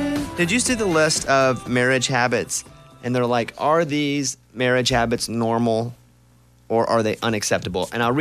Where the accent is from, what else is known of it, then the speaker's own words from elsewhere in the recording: Mountain Pine, Arkansas, United States; Like, I'm from Mountain Pine, Arkansas. You don't get to, one, even go to Washington, D.C.